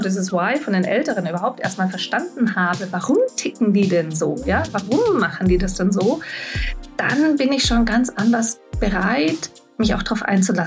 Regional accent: Munich, Bavaria, Germany; Ich komme ursprünglich aus München, bin da geboren und aufgewachsen und dann bin ich durch erste Ehe im schönen Westallgäu gelandet

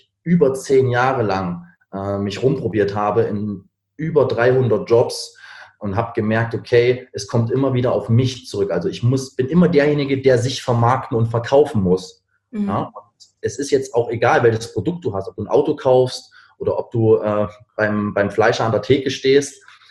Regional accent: Berlin, Germany; Ich habe meinen Sitz in Berlin. Ich komme eigentlich aus Berlin. Jetzt gerade aktuell bin ich hier im schönen Wien

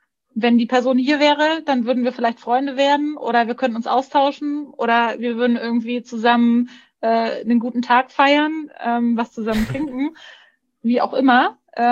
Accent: Bavaria, Germany

